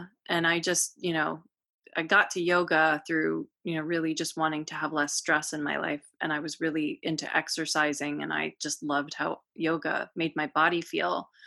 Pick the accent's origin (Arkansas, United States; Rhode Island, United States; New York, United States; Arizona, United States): Rhode Island, United States; Me too. I grew up in Rhode Island.